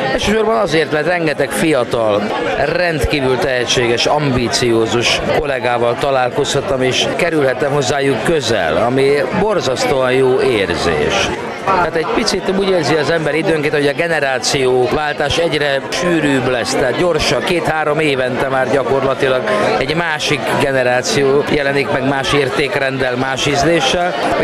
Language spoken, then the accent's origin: Hungarian; Pécs, Baranya, Hungary; hiszen én ugye tüke pécsi vagyok. Ezt azt hiszem nagyon sokan tudják rólam. Én itt éltem le az életemet, 38 éve játszom ebbe a városba különböző színpadokon.